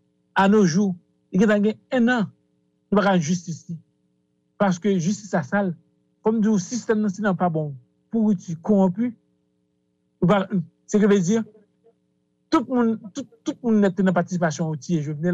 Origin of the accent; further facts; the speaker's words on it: Haiti; en tant que citoyen, en tant qu'Haïtien